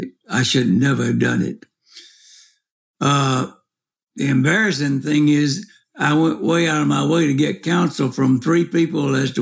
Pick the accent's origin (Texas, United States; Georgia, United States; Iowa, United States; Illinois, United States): Georgia, United States; born there; Bill Geer was born in the same county I was born in Georgia.